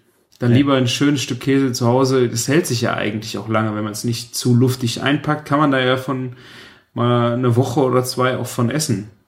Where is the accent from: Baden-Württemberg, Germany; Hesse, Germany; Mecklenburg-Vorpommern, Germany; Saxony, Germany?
Baden-Württemberg, Germany